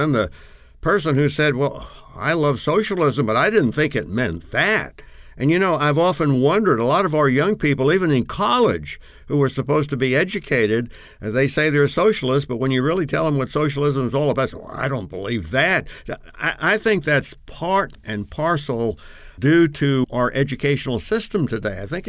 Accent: New York City, New York, United States; I'm originally from New York City, and I'm 78 years of age

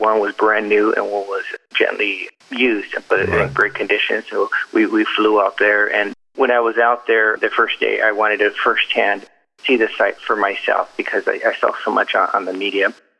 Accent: California, United States; I'm sure I'm from California

